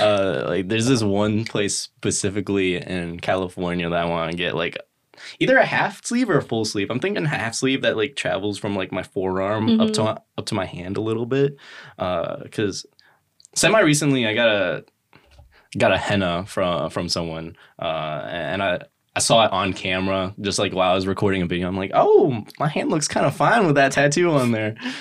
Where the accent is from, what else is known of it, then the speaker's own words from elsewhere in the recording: Philippines; But it doesn't really, I don't come off as Filipino. I come off as just like half mix of something.